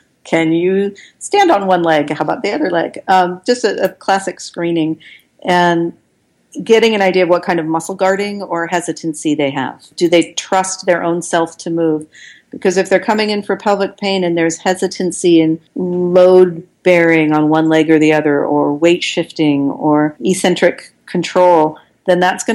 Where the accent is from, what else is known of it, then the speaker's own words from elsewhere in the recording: West Coast, United States; I call them Kegel, but I'm from the West Coast, and I don't know.